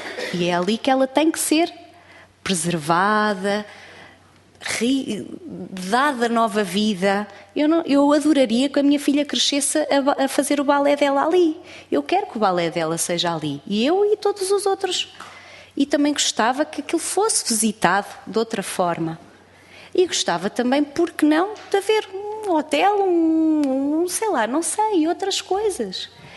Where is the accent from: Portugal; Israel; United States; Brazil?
Portugal; Peniche, Leiria; tenho 32 anos, sou nascida e criada em Peniche, trabalho em Peniche, estudei em Peniche, tenho dois filhos a estudar em Peniche